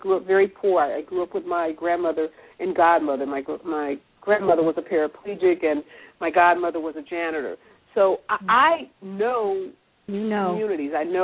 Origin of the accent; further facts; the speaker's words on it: St. Louis, Missouri, United States; now in Los Angeles, United States; Well, I grew up in North St. Louis, and I went to the University of Chicago and on to Harvard Law School, and then I moved to the Los Angeles area.